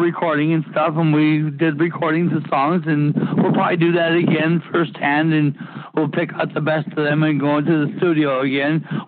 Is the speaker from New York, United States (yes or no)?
no; Arizona, United States; I mean, I grew up in Arizona, right on the border of Mexico. I lived 11 blocks from Mexico